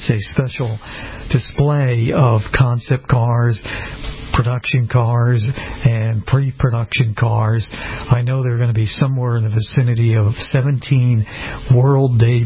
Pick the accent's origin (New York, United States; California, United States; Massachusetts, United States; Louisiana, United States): Massachusetts, United States; a gentleman who hails from my home state of Massachusetts